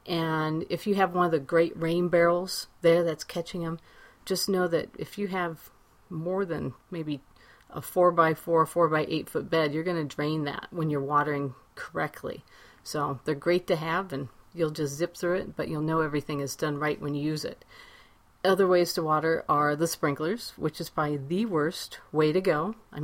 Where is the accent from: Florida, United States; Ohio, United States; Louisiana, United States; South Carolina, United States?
Ohio, United States; Now, when I was growing up in Ohio, we were always taught that you shouldn't water at night because it can promote disease.